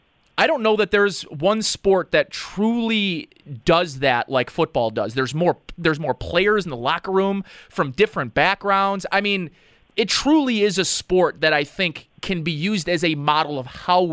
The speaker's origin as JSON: {"language": "English", "town": "Hamburg", "region": "New York", "country": "United States", "said": "I do it because I'm a suburban white kid, Sal. Like, I come from Hamburg. My high school of 2,000-plus kids when I was a senior had 3 black kids in our entire school."}